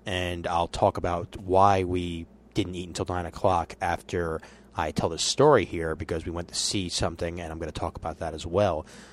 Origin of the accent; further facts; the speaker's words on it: New York, United States; considering that this is my home state. This is the New York Comic Con.